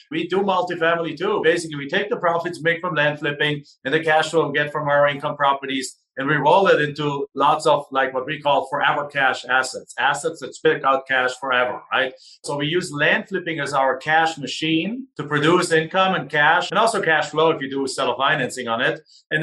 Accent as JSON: {"language": "English", "country": "Germany", "accent": "German", "second_language": "English", "moved": "as an adult", "lives_now": "United States", "said": "I'm originally from Germany. So you can tell from my accent, I sound like Arnold, don't look like him. But I got here in 1997 to the US"}